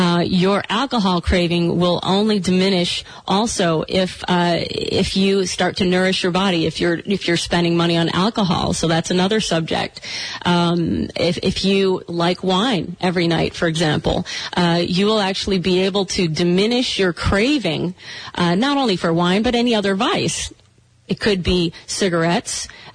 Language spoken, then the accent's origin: English; Michigan, United States; I grew up in Michigan eating hydrogenated this and that and artificial margarine.